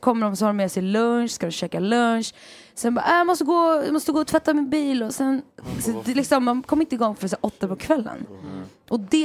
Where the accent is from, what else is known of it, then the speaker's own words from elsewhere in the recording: Sweden; som svensk så här, säger man klockan 10, då är man där 10:15 kanske.